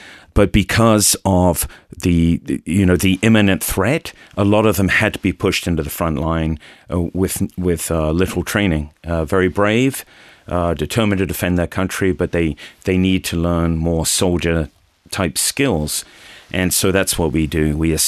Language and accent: English; London, United Kingdom; Yeah, so central London, Kensington is where I spend most of my time in London. I went to University of London.